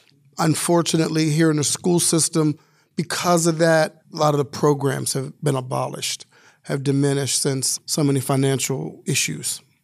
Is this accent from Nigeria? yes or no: no; Wilkinsburg, Pennsylvania, United States; also born or lived in Hill District, Pittsburgh; I was born in the Hill District, moved to Wilkinsburg. My two parents still own their home here in Wilkinsburg.